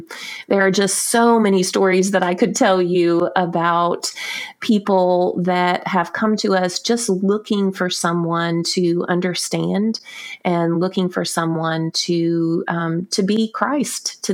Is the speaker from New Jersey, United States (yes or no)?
no; Brunswick, Georgia, United States; than we do in my hometown of Brunswick, Georgia